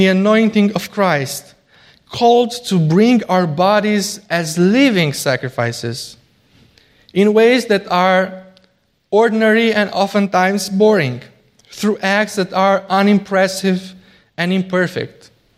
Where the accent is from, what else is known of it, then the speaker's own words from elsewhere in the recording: Romania; In my home country, Romania, when communists came to power in 1948, they gathered pastors from all denominations.